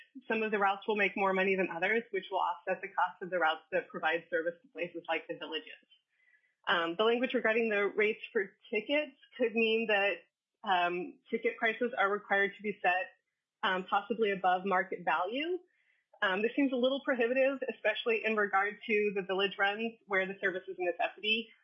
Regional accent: Juneau, Alaska, United States; I am in Juneau. I'm from Juneau.

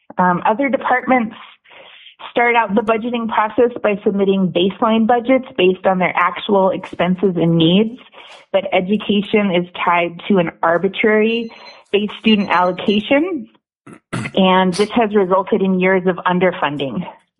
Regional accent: Anchorage, Alaska, United States; I grew up in Anchorage, and I attended public schools here from kindergarten until I graduated high school.

